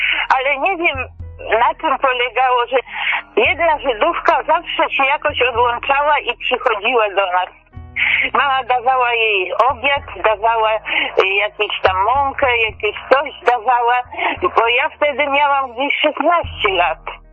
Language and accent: Polish; Vilnius, Vilnius County, Lithuania; W Wilnie urodziłam się, mieszkaliśmy tam przy ulicy Wielka Pochulanka.